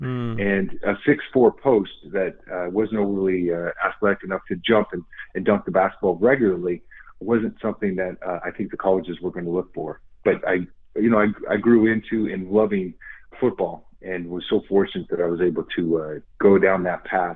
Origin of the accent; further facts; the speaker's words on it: Aberdeen, Washington, United States; I was born and raised in Aberdeen, Washington, which is a town about 2 hours southwest of Seattle.